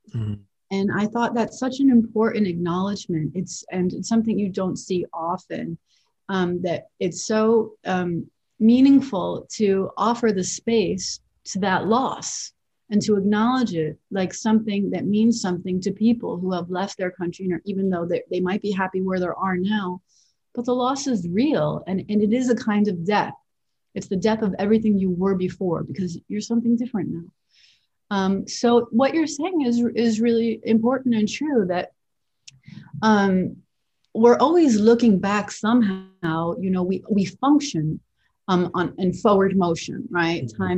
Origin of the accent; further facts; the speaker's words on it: United States; So my parents are Colombian, I'm Colombian American, and the next generation will be different.